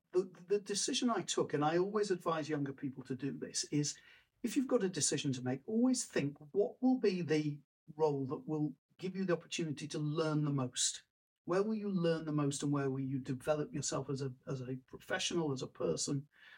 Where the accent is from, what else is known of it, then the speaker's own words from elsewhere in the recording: Manchester, North West England, United Kingdom; I supported Leeds United, even though I grew up in Manchester.